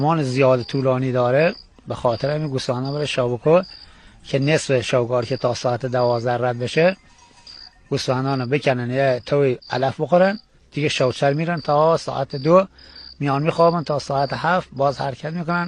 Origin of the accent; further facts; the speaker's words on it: Tashar, Khuzestan, Iran; accent: Bakhtiari; بچه خوزستانم، شهرستان ایزه، روستای تاشار.